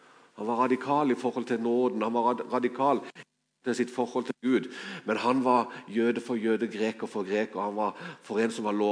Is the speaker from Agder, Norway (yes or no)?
yes; Kristiansand, Agder, Norway; Jeg kommer fra Kristiansand.